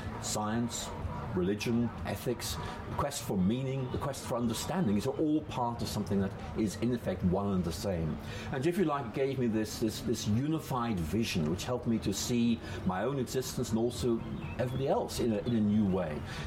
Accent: Northern Ireland, United Kingdom; I grew up in Northern Ireland, and in Northern Ireland, back in the 1960s, we had religious violence.

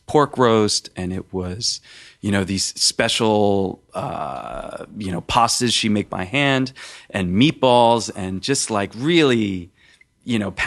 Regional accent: Philadelphia, Pennsylvania, United States; my family, we're from Philadelphia, and we had a butcher shop, and we all worked there

